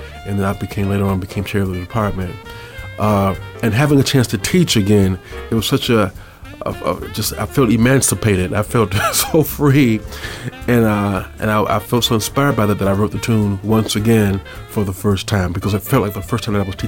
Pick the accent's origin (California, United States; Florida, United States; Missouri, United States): Florida, United States; I grew up in Florida, and had a great high school band director named Bill Pyfrom, who was a very well-rounded musician.